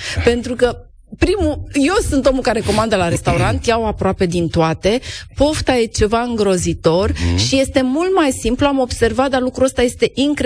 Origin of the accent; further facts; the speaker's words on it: Negrești, Vaslui County, Romania; Și eu mai de la Negreș Vaslui.